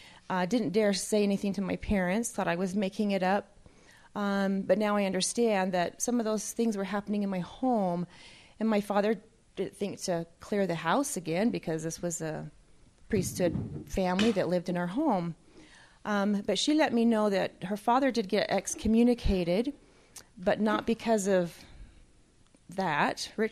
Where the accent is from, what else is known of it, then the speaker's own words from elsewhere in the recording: Pleasant Grove, Utah, United States; I grew up in Pleasant Grove. We had our own little order, is what they called it.